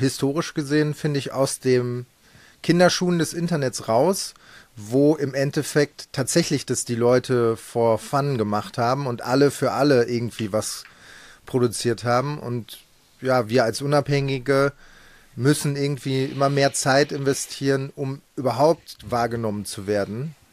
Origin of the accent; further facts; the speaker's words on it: Soest, North Rhine-Westphalia, Germany; ich komme ja aus Soest und Soest liegt an den Toren des Sauerlandes